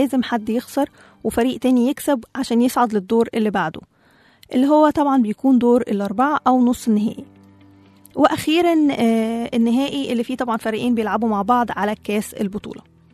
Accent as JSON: {"language": "Arabic", "country": "Egypt", "said": "احنا عندنا في مصر أصلا لسه في كلام كتير ان الدوري هيكمل ولا هيتلغى"}